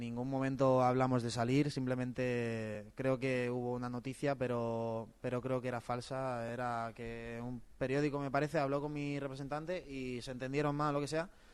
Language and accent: Spanish; Malagón, Castilla-La Mancha, Spain; Pues bueno, yo soy de Ciudad Real, como ya sabéis, de un pueblecito que se llama Malagón.